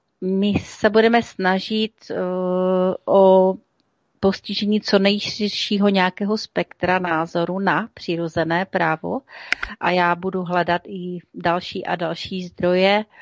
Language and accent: Czech; Havířov, Moravian-Silesian Region, Czechia; dokonce i z mého rodného města Havířova